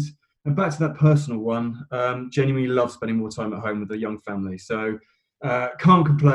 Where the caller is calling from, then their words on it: East of England, United Kingdom; I am calling in from my living room in sunny Bedfordshire, where, to be honest, I've been sat for the last 10 weeks, largely hiding from the children, to be honest.